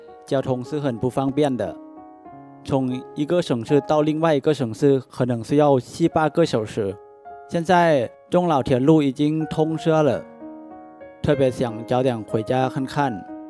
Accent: Northeast Laos, Laos; Chinese is a second language; now in Beijing, China; 我是来自北京第二外国语学院汉语言专业的学生，我的家乡在老挝的东北部。

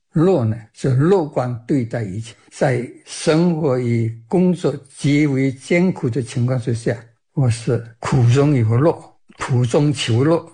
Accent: China; 完全是我们中国人自己搞的

